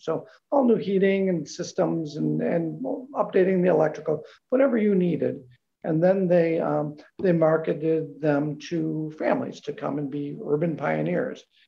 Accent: Milwaukee, Wisconsin, United States; So I'm from Milwaukee and grew up over on 48th and North. So I'm a city kid, you know, not scared of the city, embraced the city and loved the place.

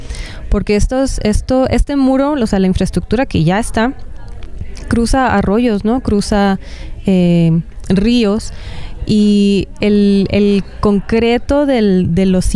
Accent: Sonora, Mexico; Soy bióloga, soy de Sonora, México, y trabajo en la zona fronteriza de entre México y Estados Unidos.

